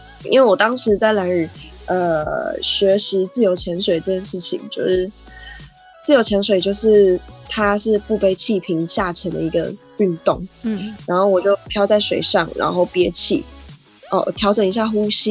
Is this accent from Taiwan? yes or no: yes; Taiwan; 我生在台湾，然后我从小到大的教育都是有一个 map， 有地图